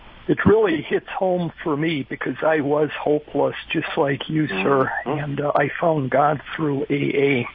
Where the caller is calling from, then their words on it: Minnesota, United States; Good evening, Mike. … from Minnesota, and I'm a friend of Bill W.